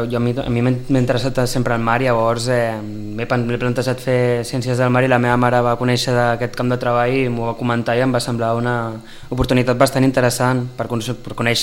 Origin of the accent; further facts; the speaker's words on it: Gelida, Catalonia, Spain; Jo sóc de Gelida.